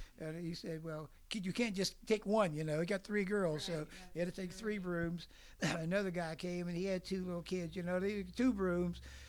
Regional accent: Morgantown, West Virginia, United States; well, where did you grow up? I said, in Morgantown.

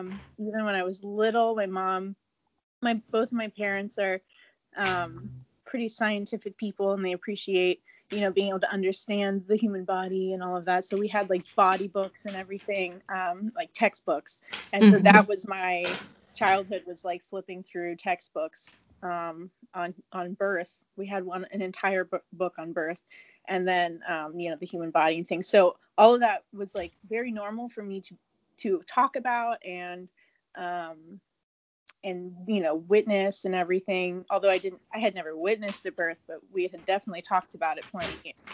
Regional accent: Charleston, West Virginia, United States; Well, I grew up in Charleston, and my family is from West Virginia way back.

